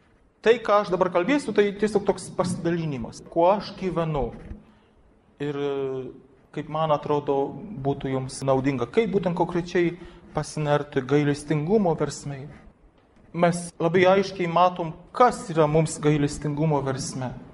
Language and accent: Lithuanian; Poland; Aš dabar, kaip tikras lenkas, pasakysiu